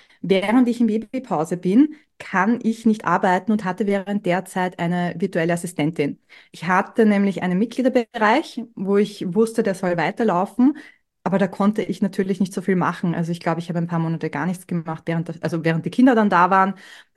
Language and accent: German; Austria; Das ist bei uns in Österreich, glaube ich, ein bisschen anders als in Deutschland